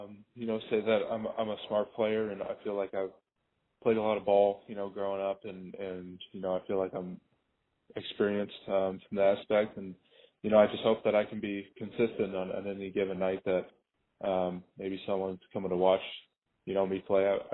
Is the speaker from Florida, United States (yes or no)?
yes; Orlando, Florida, United States; Growing up in Orlando, there wasn't a team in that area.